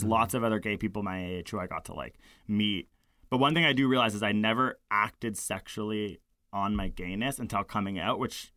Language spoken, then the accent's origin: English; Toronto, Ontario, Canada; I grew up in a major city. I grew up in Toronto.